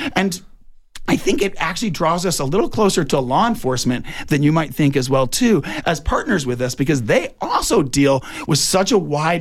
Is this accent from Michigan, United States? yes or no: yes; Detroit, Michigan, United States; now in Tucson, United States; Born and raised in Detroit, Michigan, I know what the riots did in 1943 and 1967 to our community